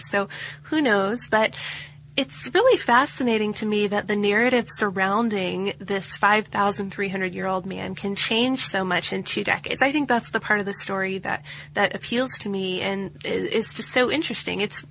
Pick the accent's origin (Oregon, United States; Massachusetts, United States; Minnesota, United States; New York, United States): Oregon, United States; now in Czech Republic; I live in the Czech Republic, which is an hour's drive north of Prague, the town he lives in. I'm from Oregon, but I've been teaching English to little children here for several years.